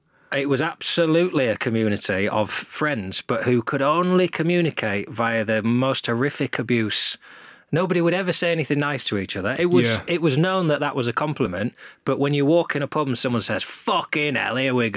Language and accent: English; Morecambe, North West England, United Kingdom; So when I grew up in Morecambe, Morecambe was thriving.